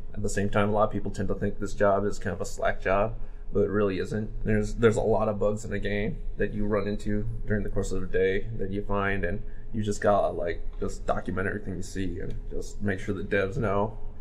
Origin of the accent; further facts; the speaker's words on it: Nebraska, United States; moved away; I'm originally from Nebraska, and we didn't have a lot of job opportunities there, so I moved out here.